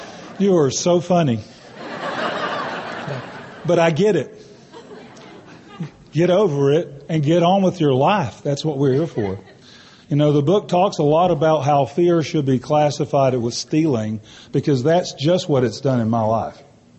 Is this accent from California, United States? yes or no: no; Huntsville, Alabama, United States; I'm from Huntsville, Alabama, the fellowship group there.